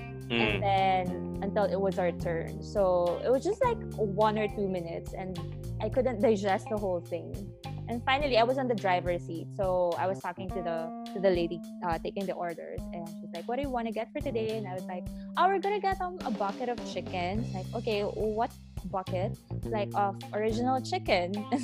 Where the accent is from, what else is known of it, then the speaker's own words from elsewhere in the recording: Philippines; Yes, and there's a lot of things that are so much different from where we come from the Philippines, for example.